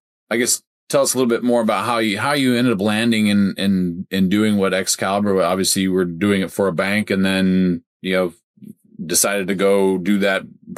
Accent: Montana, United States; Quite frankly, I come from the from Montana, where a 50,000 person city is like, I think there's maybe three or four of those

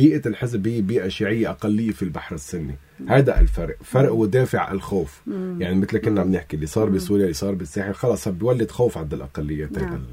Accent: Lebanon; انا مواطن لبناني هون

